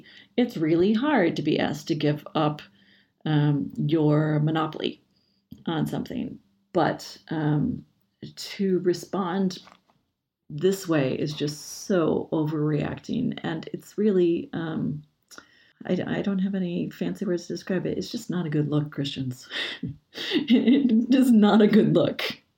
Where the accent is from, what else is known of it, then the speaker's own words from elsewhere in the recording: Michigan, United States; as in the town where I grew up in Michigan, we drove by and they've got a big Hanukkah